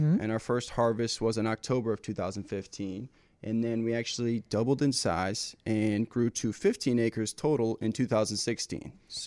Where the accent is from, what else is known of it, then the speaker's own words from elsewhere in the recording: Chicago, Illinois, United States; also born or lived in California; I'm originally from the North Shore of Chicago. Moved away for college and lived in California for about 8 years.